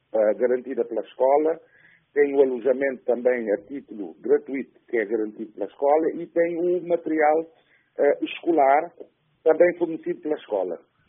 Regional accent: Maio, Cape Verde; somos naturais da Ilha do Maio, Cabo Verde.

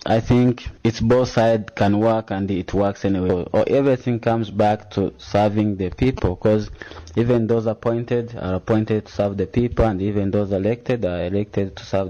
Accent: Kigali, Rwanda; I'm from Kigali, Rwanda.

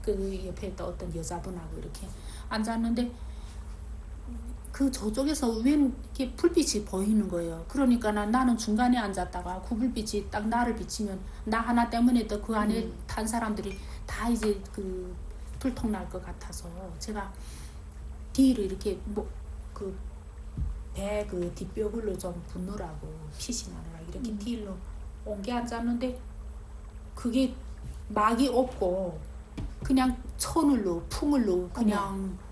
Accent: North Korea; now in South Korea; 북한이 맨 산이지 않아요? 그래서 어떻게 이게 딱 우리 고향에 온 것 같은

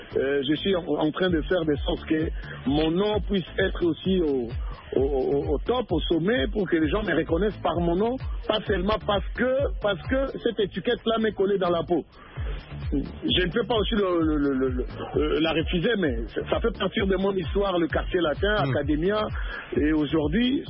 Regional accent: DR Congo; on a été au Congo, on a grandi au Congo

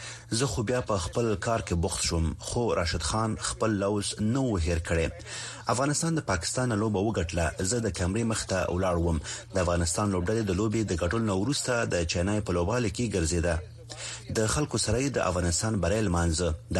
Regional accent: India; زه به شکه د هندوستان يم

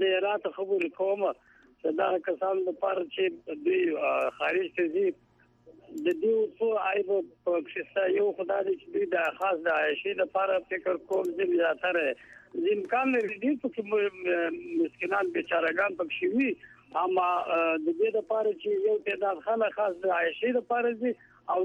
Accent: Afghanistan; من به عنوان یک شهروند افغانستان

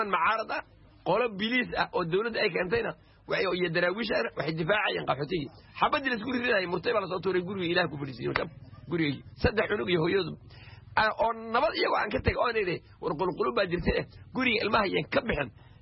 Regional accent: Luuq, Gedo, Somalia; now in Kenya; waxaan halkeenay luuq meeji keliya ah aan ku barbaaray indhaha kula qaaday luuq baan joogay 91

